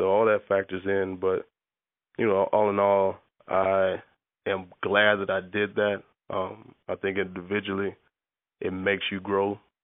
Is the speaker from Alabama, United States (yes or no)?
yes; Alabama, United States; I grew up in Alabama. You know, the SEC is all they kind of push through the airways there.